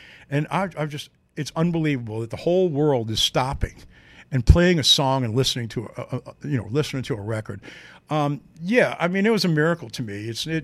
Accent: New York, United States; moved away; So I was born in Brooklyn, and I didn't like New York, okay? Never liked it. People were rude at the time when I was a kid, so I left.

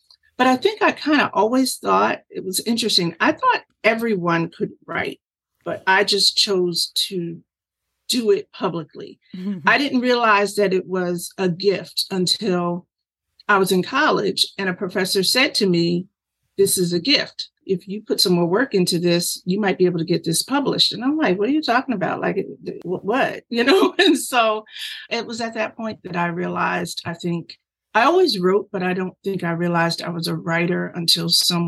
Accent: Asbury Park, New Jersey, United States; a family of mice that lived under the boardwalk in the town that I grew up in Asbury Park, New Jersey.

